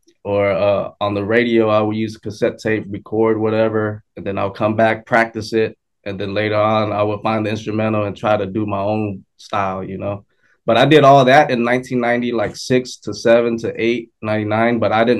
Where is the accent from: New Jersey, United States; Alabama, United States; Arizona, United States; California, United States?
California, United States; San Diego; I grew up in San Diego, California.